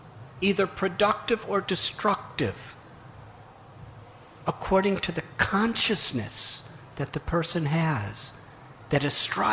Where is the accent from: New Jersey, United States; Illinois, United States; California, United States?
Illinois, United States; Chicago; I grew up in Chicago. I'd like to tell a story that I used to hear when I was a child in Chicago.